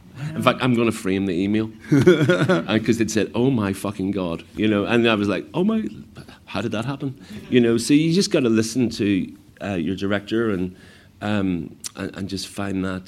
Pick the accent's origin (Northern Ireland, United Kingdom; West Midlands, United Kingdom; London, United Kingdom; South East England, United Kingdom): Northern Ireland, United Kingdom; Belfast; But, you know, growing up in Belfast helped.